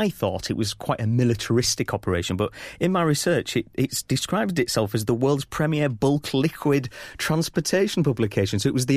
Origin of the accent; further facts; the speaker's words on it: Yorkshire and the Humber, United Kingdom; I'm a Yorkshireman.